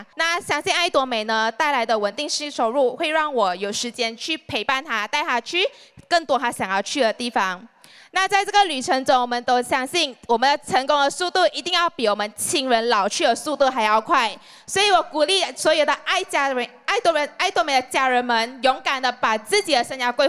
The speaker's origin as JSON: {"language": "Chinese", "town": "Johor Bahru", "region": "Johor", "country": "Malaysia", "said": "因为我是来自柔佛新山，经常被问到为什么不要去新加坡赚取3.5倍的薪水哦。"}